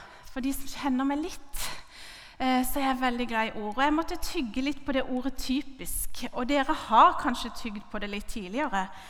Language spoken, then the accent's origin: Norwegian; Karmøy, Rogaland, Norway; For egentlig så kommer jeg fra Karmøyna, og jeg kan slå om til breie Karmøy-dialekt inn i Mydlå, hvis dere vil. Men så snakker jeg mest kristiansansk, da. Så hvis dere hører noen ord, så er de fra Karmøy.